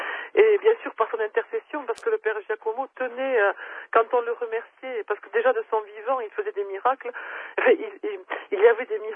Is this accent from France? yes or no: yes; Lourdes, Occitanie, France; J'étais partie de Lourdes, puis je suis revenue. Mes parents étaient à Lourdes depuis de nombreuses années.